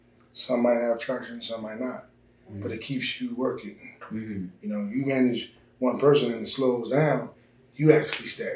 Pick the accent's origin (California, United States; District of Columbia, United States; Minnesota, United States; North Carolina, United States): District of Columbia, United States; Washington; I'm from Washington, D.C.